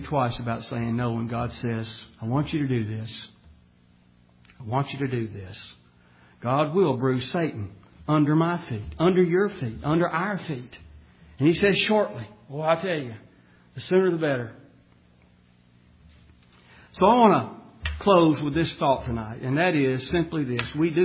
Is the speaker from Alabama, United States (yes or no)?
yes; Alabama, United States; I'm an American. I'm a proud American. I'm a proud Alabamian. You can tell it in my talk, can't you? But I am. I've been here all my life.